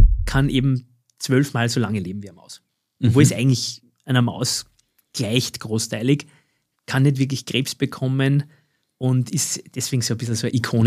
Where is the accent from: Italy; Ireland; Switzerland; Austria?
Austria; Als Österreicher kann man zumindest noch sagen, Skifahren mit der Tochter.